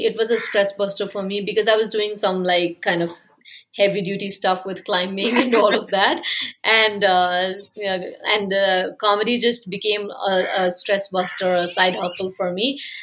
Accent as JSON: {"language": "English", "country": "Nepal", "tie": "born or raised there", "said": "I've never lived in the US, right? I was born in Nepal, raised in Nepal, went to school here. I've never studied out there."}